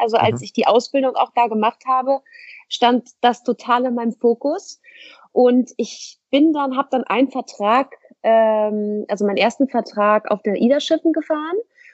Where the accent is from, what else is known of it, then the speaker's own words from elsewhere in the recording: Hamburg, Germany; aber ich laufe jetzt hier nicht rum und sage, oh, ich komme übrigens aus Hamburg.